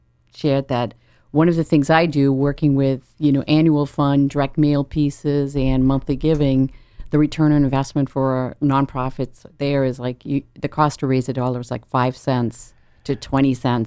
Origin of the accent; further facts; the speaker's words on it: Netherlands; moved away as an adult; now in United States; So I moved to the Cape 22 years ago, and I'm actually from the Netherlands originally.